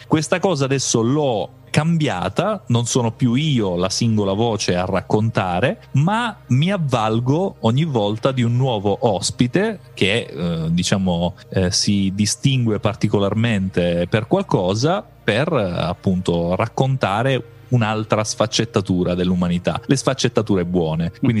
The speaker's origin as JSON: {"language": "Italian", "region": "Sicily", "country": "Italy", "said": "io sono siciliano"}